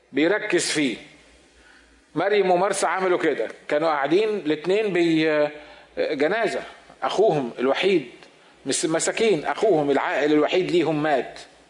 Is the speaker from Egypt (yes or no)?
yes; Egypt; now in United States; إحنا لما بنروح ناكل كمصريين أو كعرب